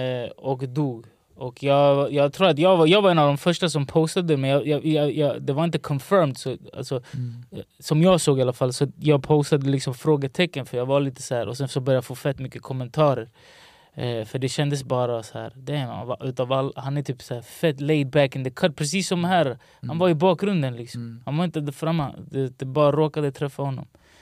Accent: Rinkeby, Stockholm County, Sweden; jag minns när jag var liten exempelvis, jag kommer från Rinkeby

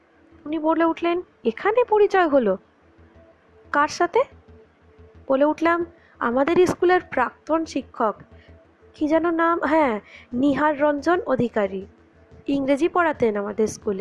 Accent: Kolkata, West Bengal, India; আমার বাড়ি এখানে নয়, আমার বাড়ি সেই কলকাতায়। আমি তো এখানে চাকরির জন্য এসেছি

